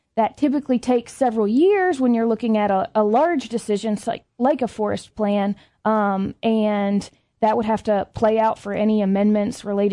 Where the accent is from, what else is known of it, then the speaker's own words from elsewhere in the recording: West Virginia, United States; I grew up in West Virginia, so I'm from coal country.